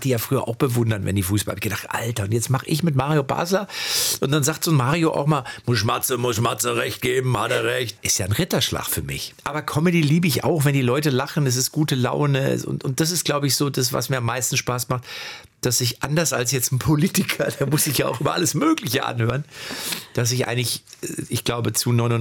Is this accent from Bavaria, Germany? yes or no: no; Lippstadt, North Rhine-Westphalia, Germany; Also entweder in meiner Heimatstadt, in Lippstadt